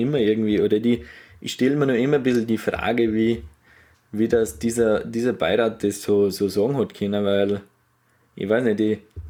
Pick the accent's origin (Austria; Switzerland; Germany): Austria; Salzburg; weil ich komme aus Salzburg